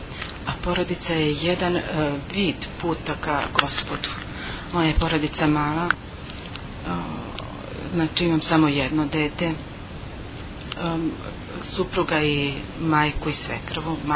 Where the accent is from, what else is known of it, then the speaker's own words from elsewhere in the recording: Kosovo; Ja sam rodom sa Kosova i odgajala me stara baka koja je od uvek bila vernik